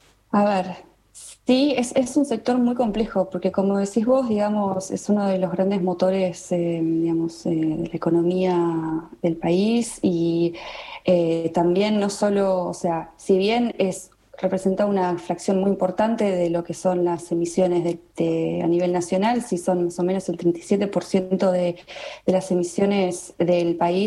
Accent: Tandil, Buenos Aires Province, Argentina; moved away as an adult; yo no soy de Buenos Aires, soy de Tandil, me fui a Buenos Aires a estudiar

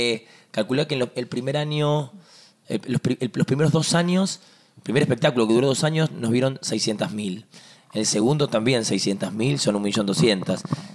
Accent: Lomas de Zamora, Buenos Aires Province, Argentina; born there; Yo nací en Loma de Zamora.

